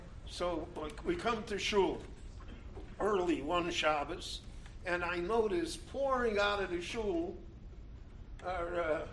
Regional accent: Chicago, Illinois, United States; When I grew up in Chicago, so almost none of us knew a grandparent.

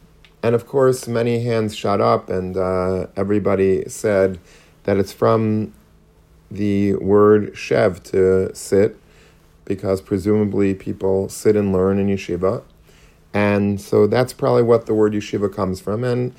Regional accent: Long Beach, New York, United States; I grew up in Long Beach on Long Island

